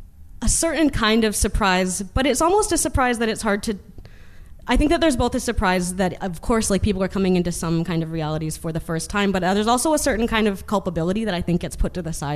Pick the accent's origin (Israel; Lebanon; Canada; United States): Canada; Winnipeg, Manitoba; I actually grew up in Winnipeg.